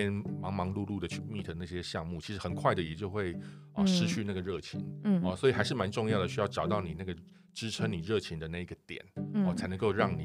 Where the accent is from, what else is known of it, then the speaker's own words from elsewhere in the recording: Taiwan; 我们台湾人很常常就是会就是比较 humble， 就是比较谦虚。